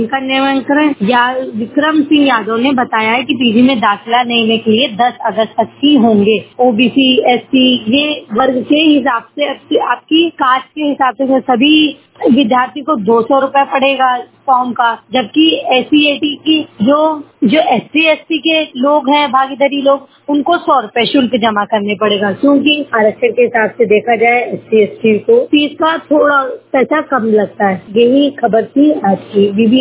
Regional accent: Lucknow, Uttar Pradesh, India; मैं लखनऊ से हूँ

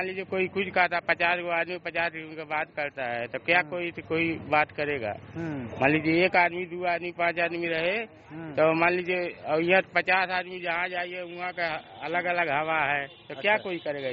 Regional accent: Azamgarh, Uttar Pradesh, India; आजमगढ़ का।

